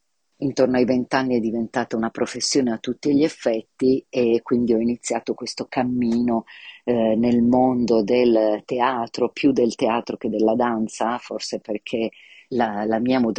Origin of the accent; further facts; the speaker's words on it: Turin, Piedmont, Italy; now in Gemmano, Italy; coreografa e danzatrice. Sono nata a Torino e lì mi sono formata, ma 20 anni fa mi sono trasferita in un piccolo paese nella provincia di Rimini, nelle colline riminesi ai confini con le Marche.